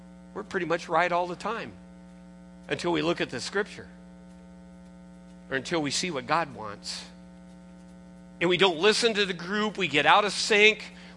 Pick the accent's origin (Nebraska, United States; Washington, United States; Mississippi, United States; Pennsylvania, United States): Washington, United States; Seattle; I was from Seattle, the University of Washington, they were always trying to get into the Rose Bowl.